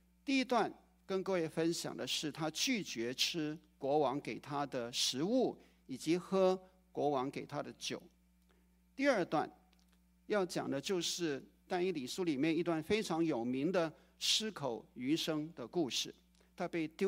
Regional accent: Guangdong, China; 好像我们广东人说你衰乜嘢

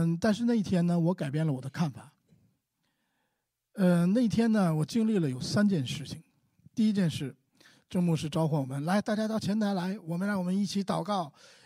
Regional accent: Northeast China, China; accent: Northeastern; 用一句我们东北话说

